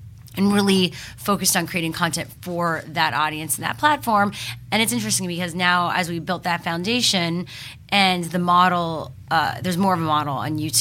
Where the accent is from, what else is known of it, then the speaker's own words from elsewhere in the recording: Montreal, Quebec, Canada; I grew up in Montreal, so we had Much Music instead of MTV.